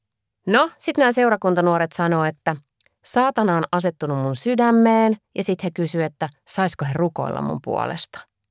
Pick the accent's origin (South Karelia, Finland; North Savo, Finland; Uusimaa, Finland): South Karelia, Finland; Imatra; Meillä Imatralla muuten siihen aikaan puhuttiin uskoon tulemisesta poksahtamisena.